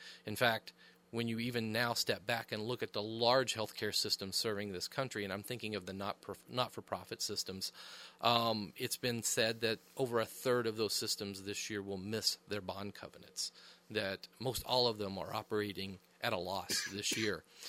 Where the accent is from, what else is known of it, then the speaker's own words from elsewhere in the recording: Ashland, Kentucky, United States; now in New England, United States; I grew up in Northeast Kentucky, a little community just outside of Ashland, Kentucky. So when I look at the topography and it reminds me of home.